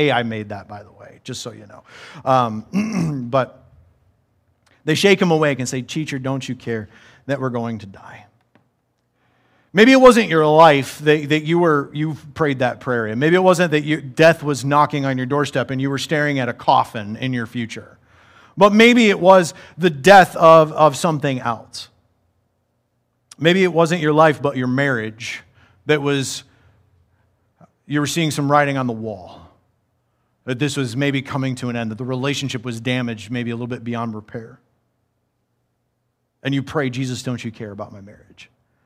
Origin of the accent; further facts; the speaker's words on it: Michigan, United States; We're from Michigan. We all know about Edmund Fitzgerald.